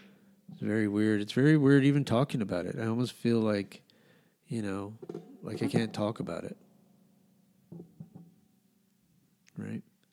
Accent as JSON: {"language": "English", "town": "Albuquerque", "region": "New Mexico", "country": "United States", "tie": "born or raised there", "said": "I mean, I grew up in Albuquerque. Albuquerque, I thought, was always a big city, but it's much bigger now."}